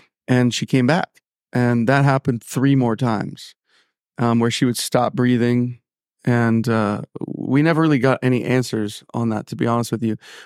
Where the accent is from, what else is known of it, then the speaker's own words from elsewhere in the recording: Franklin, North Carolina, United States; Born and raised in North Carolina. It's called Franklin, North Carolina, which is close to Asheville. Most people know Asheville.